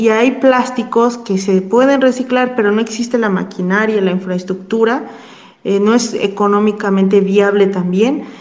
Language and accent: Spanish; Oaxaca, Mexico; Yo que soy de Oaxaca, hay sitios en los que siguen quemando la basura hoy en día